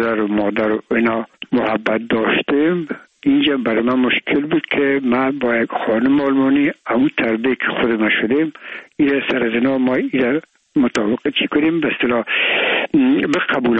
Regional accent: Afghanistan; ما افغان هستیم

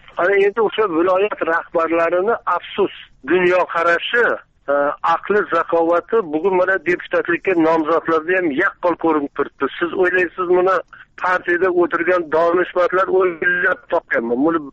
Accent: Jizzakh, Jizzakh Region, Uzbekistan; born there; Mana Jizzaxdan boshlayman. Jizzaxda tug'ilganman. Vatanim birinchi deb bilaman va juda buyuk odamlarni vatani deb bilaman.

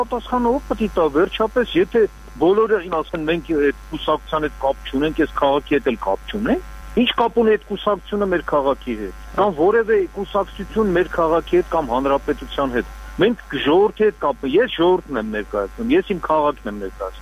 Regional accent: Yerevan, Armenia; ես ազատ երևանցի եմ

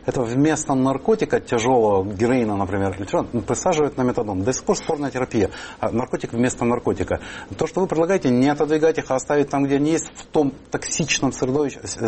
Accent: Sukhumi, Abkhazia, Georgia; прошу помнить, что я грузин по рождению, и этот язык никогда не был для меня с рождения впитан с молоком матери, скажем так. Я многокультурный человек, поскольку это Сухуми и Абхазия, там очень много, и общим языком как раз был русский.

